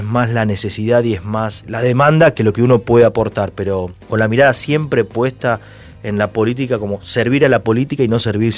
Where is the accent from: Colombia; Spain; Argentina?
Argentina; Ituzaingó, Buenos Aires Province; also born or lived in Ramón Mejía; Yo nací en La Matanza. Nací en Ramón Mejía. Viví toda la vida en Ituzaingó, hasta ahora que de adulto, obviamente, uno va encontrando otros destinos.